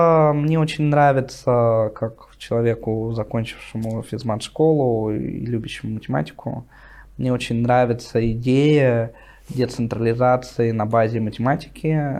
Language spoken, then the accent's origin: Russian; Russia; born there; я родился в Советском Союзе, в России.